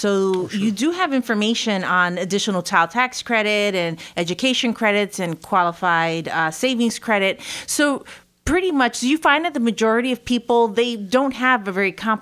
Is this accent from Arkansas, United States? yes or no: no; Middletown, New York, United States; I'm from Middletown.